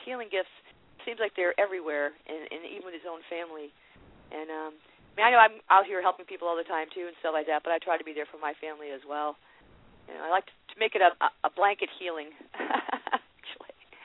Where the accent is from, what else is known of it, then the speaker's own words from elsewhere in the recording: Worcester, Massachusetts, United States; I'm originally from Worcester.